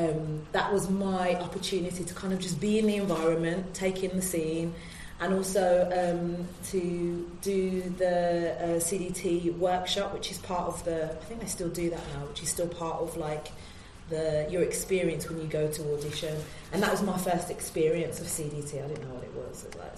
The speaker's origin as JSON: {"language": "English", "town": "Birmingham", "region": "West Midlands", "country": "United Kingdom", "said": "I'm from Birmingham. Went to Central."}